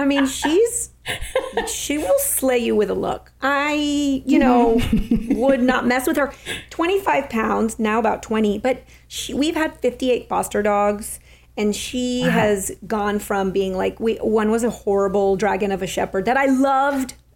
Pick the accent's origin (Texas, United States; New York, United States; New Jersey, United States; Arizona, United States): Texas, United States; Laredo; now in Austin, United States; I'm from Laredo, Texas. I live in Austin, Texas yeah. now, but was home visiting my family